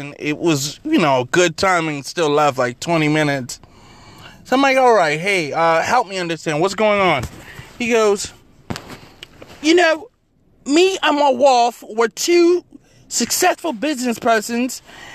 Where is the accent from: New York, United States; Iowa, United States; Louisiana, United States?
New York, United States; I'm like, hey, I'm a New Yorker, watch your mouth.